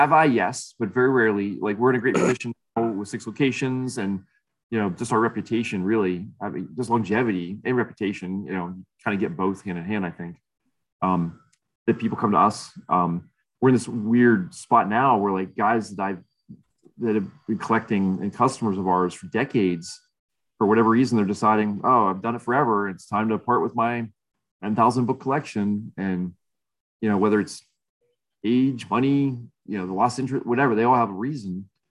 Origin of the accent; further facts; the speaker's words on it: Ellwood City, Pennsylvania, United States; And this is in Elwood City where we have a store. That's my hometown. So as you can imagine, Elwood City, just a small town.